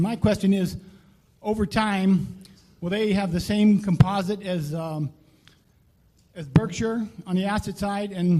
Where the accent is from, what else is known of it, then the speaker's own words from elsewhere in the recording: U.S. Virgin Islands; I'm from the Virgin Islands.